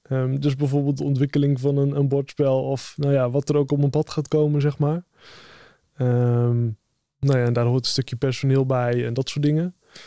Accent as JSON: {"language": "Dutch", "region": "Groningen", "country": "Netherlands", "said": "ik kom officieel uit Groningen."}